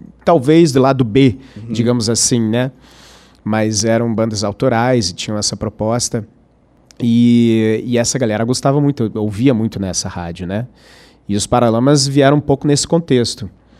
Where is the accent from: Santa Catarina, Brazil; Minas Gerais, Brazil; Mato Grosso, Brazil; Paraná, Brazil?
Paraná, Brazil; Curitiba; Eu sou curitibano de origem.